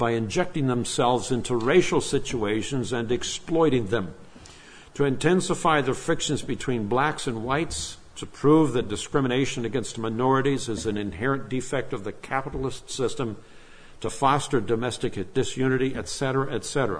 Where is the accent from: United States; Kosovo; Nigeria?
Nigeria; moved away; My parents took me to Africa when I was 11 months of age. As missionaries, and I grew up in Nigeria, West Africa.